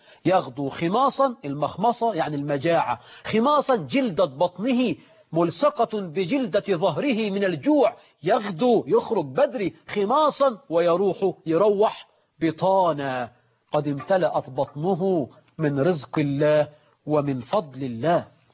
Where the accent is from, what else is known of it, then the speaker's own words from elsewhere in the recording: Egypt; عندنا في مصر ازمه تنابله في بعض الاعمال ب 600 جنيه و 700 جنيه في الشهر.